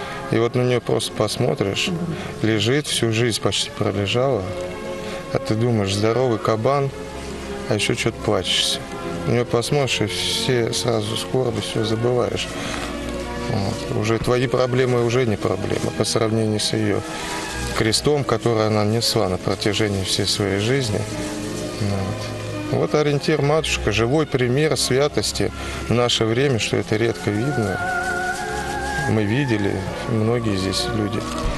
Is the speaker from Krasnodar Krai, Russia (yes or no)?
yes; Krasnodar, Krasnodar Krai, Russia; also born or lived in Central Russia; Я так с Краснодара, а жил в Центральной России.